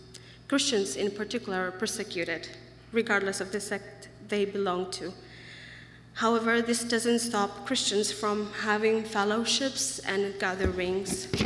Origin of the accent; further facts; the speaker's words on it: Eritrea; English is a second language; moved away; A few years back, when I was still living a normal life in my home country, Eritrea, and that is in East Africa